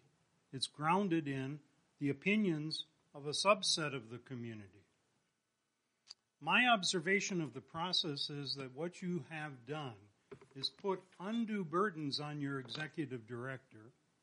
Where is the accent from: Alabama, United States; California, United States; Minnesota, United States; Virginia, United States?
Minnesota, United States; St. Cloud; Good evening. … from St. Cloud.